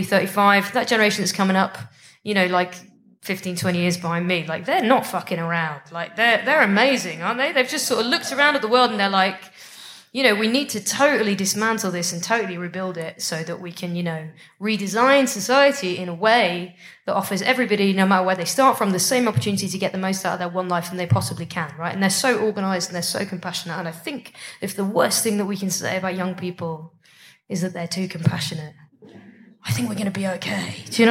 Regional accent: United Kingdom; I'm from Britain.

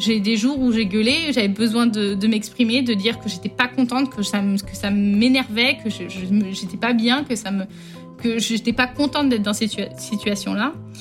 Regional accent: Rennes, Brittany, France; Je suis de Rennes à la base. M- ma vie en grandissant, donc en Bretagne, j'ai une vie assez standard.

